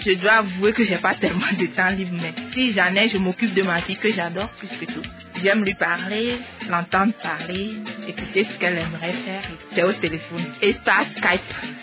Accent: Lomé, Maritime, Togo; Je suis de nationalité togolaise, je suis née et j'ai grandi à Lomé.

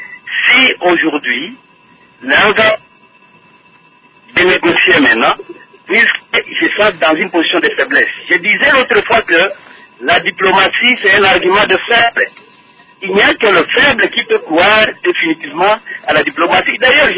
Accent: Goma, North Kivu, DR Congo; je viens de Goma, j'étais à Goma il n'y a pas longtemps

